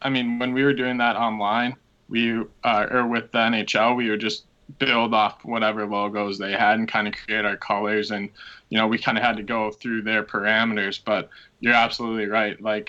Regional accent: Milwaukee, Wisconsin, United States; I knew just growing up in Milwaukee, I think it was almost something that I was like brought up

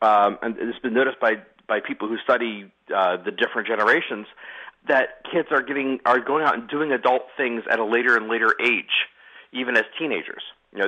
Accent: Charlottesville, Virginia, United States; these neo-Nazis who showed up in Charlottesville, my hometown, and a couple other places.

